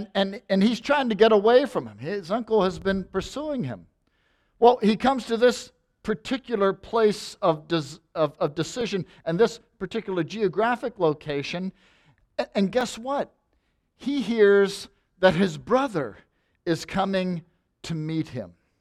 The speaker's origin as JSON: {"language": "English", "town": "Pittsburgh", "region": "Pennsylvania", "country": "United States", "tie": "born or raised there", "said": "but my brother and I, growing up in Pittsburgh, would watch studio wrestling."}